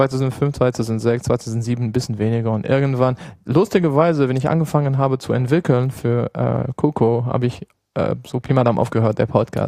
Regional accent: Belgium; first language French; German is a second language; now in Germany; Ich komme ursprünglich aus Belgien, aber bin seit zehn Jahren in Deutschland. Das heißt, ich fühle mich eher deutsch mittlerweile.

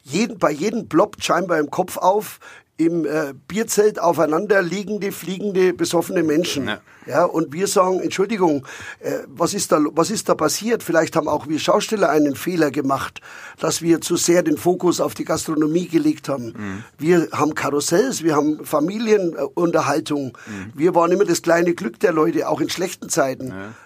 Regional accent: Nuremberg, Bavaria, Germany; born there; Also ich bin geborener Nürnberger.

